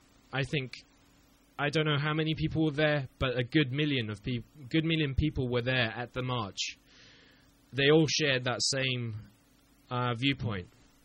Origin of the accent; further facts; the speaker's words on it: Bosnia & Herzegovina; Basically, I mean, I grew up in Bosnia, and there was quite a lot of conflict